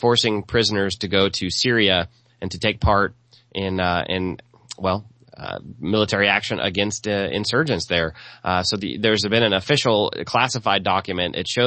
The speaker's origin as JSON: {"language": "English", "town": "St. Louis", "region": "Missouri", "country": "United States", "tie": "born or raised there", "said": "A lot of you guys know I grew up in St. Louis, so this stuff is pretty important to me."}